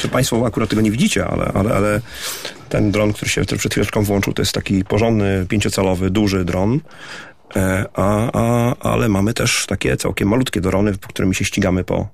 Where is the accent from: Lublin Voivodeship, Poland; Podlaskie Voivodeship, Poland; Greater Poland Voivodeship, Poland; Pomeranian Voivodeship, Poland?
Greater Poland Voivodeship, Poland; Poznań; jesteśmy z Poznania, więc nasza nazwa jest bardzo poznańska.